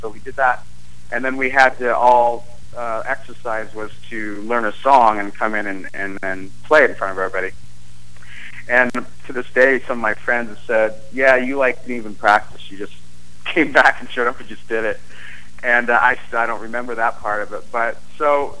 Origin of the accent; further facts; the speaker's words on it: Monmouth, Oregon, United States; I grew up in Monmouth, Oregon, actually, so just 50 miles away from Salem.